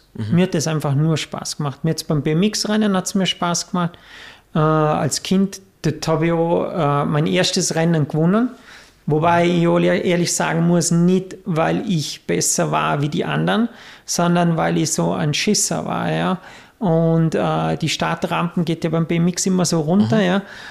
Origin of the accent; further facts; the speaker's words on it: Vorarlberg, Austria; das war eine relativ kleine Community bei uns in Vorarlberg